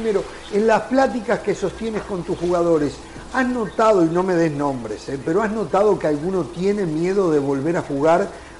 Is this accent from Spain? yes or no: no; Uruguay; a veces los uruguayos que nos creemos que somos la mamá de Tarzán, nos dimos cuenta que también nos equivocamos, ¿eh?